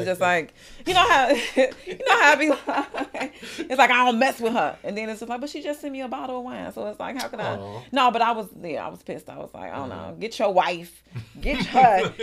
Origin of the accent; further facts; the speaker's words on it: Chicago, Illinois, United States; And I remember when I'm from Chicago